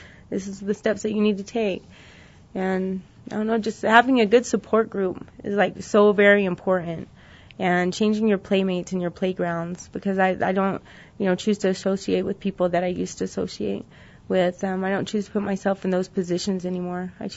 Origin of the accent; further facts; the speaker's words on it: Missouri, United States; I'm from Missouri, and so, like, I wanted to go home, you know?